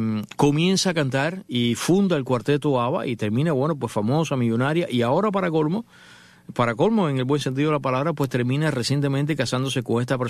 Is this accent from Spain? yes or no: no; Cuba; los únicos que entendemos estas películas somos los cubanos de los últimos 60 años.